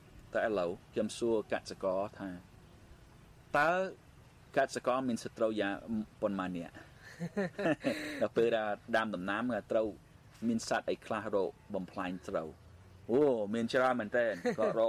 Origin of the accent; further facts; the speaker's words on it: United States; ខ្ញុំមកពីអាមេរិក